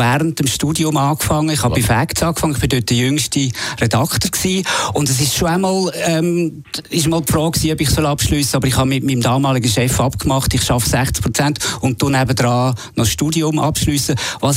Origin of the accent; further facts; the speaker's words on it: Baden-Württemberg, Germany; Also, ich bin 49, ich bin ein Badener mit italienischen Vorfahren